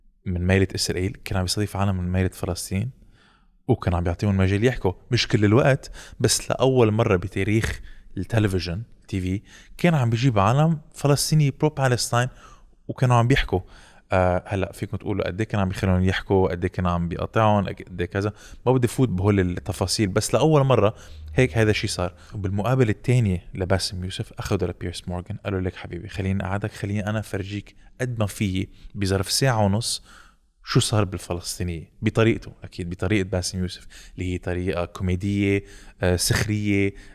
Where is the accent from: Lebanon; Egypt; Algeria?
Lebanon; انا كلبناني ما بحياتي حاتقبل واحد عم بيعمل هيك بوست